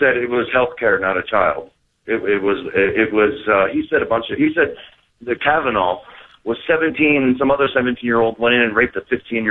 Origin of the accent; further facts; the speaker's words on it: Virginia, United States; Actually, what I wanted to talk to you about is the fact that I'm from Southern Virginia.